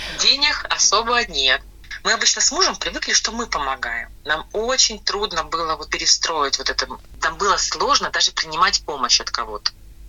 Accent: Ukraine; now in Sydney, Australia; по сравнению, как мы выезжали с Украины, тут не бомбят, нет паники, сухо, тепло, нормально.

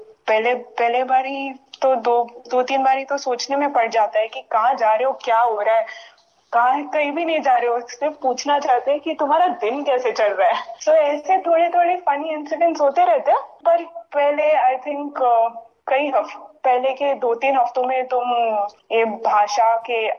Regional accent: Mumbai, Maharashtra, India; now in Sydney, Australia; और मैं मुंबई से हूँ। 2 साल हुए हैं मेरे को ऑस्ट्रेलिया में, सिडनी में

